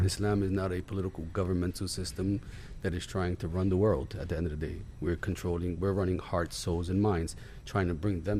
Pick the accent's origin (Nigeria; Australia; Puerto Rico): Puerto Rico; You came from Europe. I came from Puerto Rico.